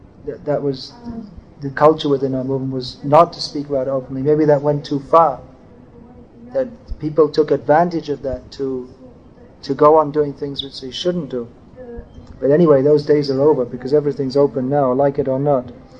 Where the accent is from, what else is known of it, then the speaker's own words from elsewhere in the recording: England, United Kingdom; I grew up near London, and it's generally pretty rough growing up.